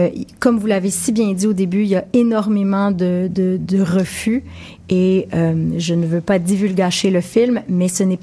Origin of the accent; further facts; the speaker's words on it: Quebec, Canada; en tant que Canadienne, Québécoise